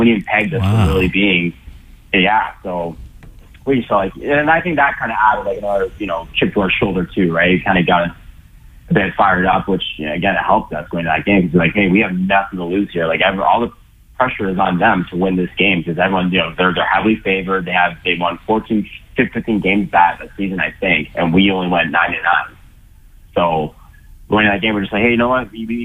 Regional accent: London, Ontario, Canada; So I brought it back to London, Ontario, which is my hometown. It's where I grew up.

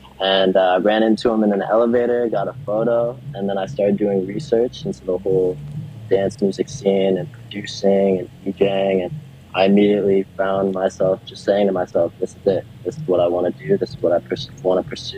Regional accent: New York, United States; now in Nashville, United States; Yes, I'm from Westchester, New York. It's about 30 minutes north of Brooklyn, New York, in a little suburb. I grew up there pretty much my whole life, and then came to Nashville for school

